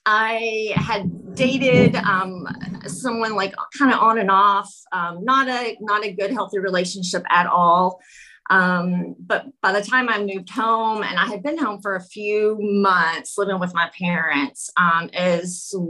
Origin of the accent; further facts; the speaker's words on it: Canton, Ohio, United States; I'm from Canton, Ohio. I am a mother of three, and I'm a social worker here in the area.